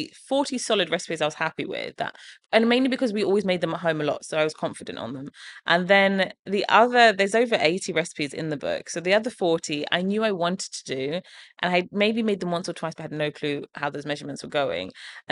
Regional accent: England, United Kingdom; even some of the recipes that I have from growing up in England are in there.

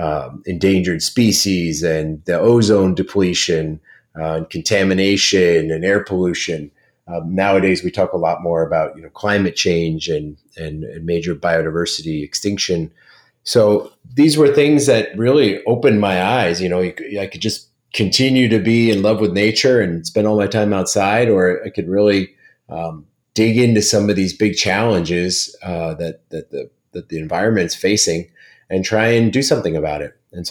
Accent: Florida, United States; also born or lived in Massachusetts; my brother and I grew up in South Florida and we spent a lot of time outside in the swamps. And then we moved to Massachusetts as we got a little bit older

